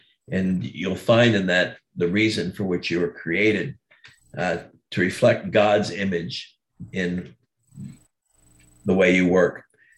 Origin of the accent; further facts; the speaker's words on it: Florida, United States; I grew up in Florida, and where I grew up, the ground was very rocky.